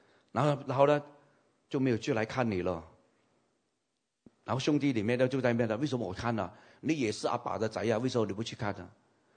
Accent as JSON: {"language": "Chinese", "town": "Kampar", "region": "Perak", "country": "Malaysia", "tie": "born or raised there", "said": "我的老家还在金宝，没有卖，还在那边，可是没人住了。"}